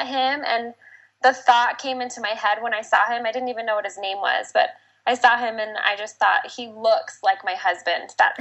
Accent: Salt Lake City, Utah, United States; I grew up in Salt Lake City, Utah.

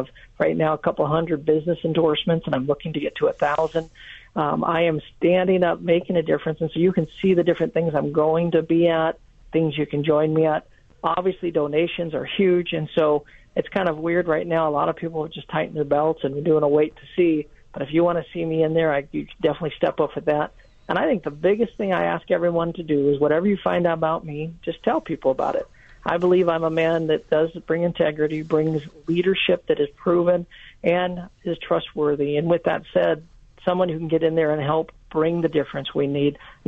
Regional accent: Las Vegas, Nevada, United States; I grew up right here in Vegas

